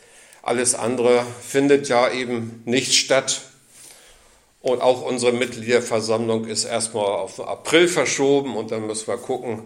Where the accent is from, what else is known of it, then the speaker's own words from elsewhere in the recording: Wankendorf, Schleswig-Holstein, Germany; Ich komme ja aus Wankendorf und bin von da früher auch schon öfter in Plön gewesen, auch ein Praktikum gemacht. Und das war dann auch der Start, dass ich meine Heimat verlassen habe mit 18.